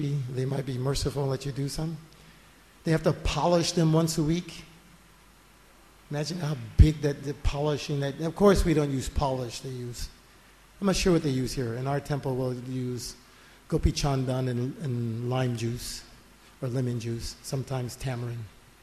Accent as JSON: {"language": "English", "town": "Atlanta", "region": "Georgia", "country": "United States", "said": "I come from Atlanta. When I step foot out of my house, by the time I put my foot in Mayapur, 30 hours of traveling."}